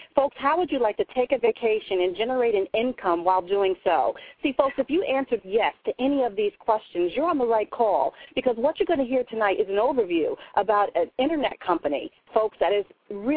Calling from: New York, United States; Thank you so much, Craig. And … I'm calling in from New York.

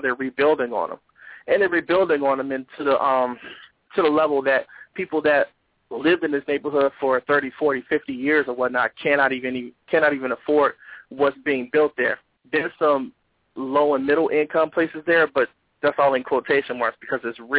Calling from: Chicago, Illinois, United States; calling from Chicago.

